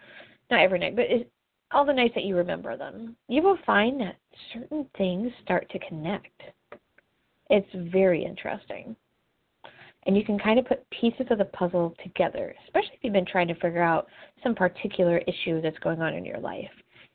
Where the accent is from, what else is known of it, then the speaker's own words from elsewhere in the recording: Arcola, Illinois, United States; You know, it leads from my hometown in Arcola to Arcola. It's Route 133. It goes behind Arcola High School.